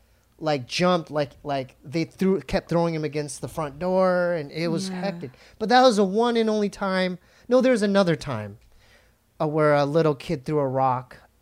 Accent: Poway, California, United States; But, I mean, it reminds me of Poway. Yeah. I'm from Poway.

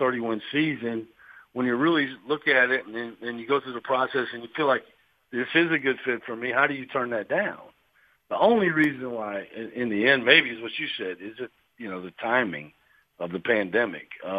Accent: Iowa, United States; You know, I grew up in Iowa. I grew up watching the Big Ten.

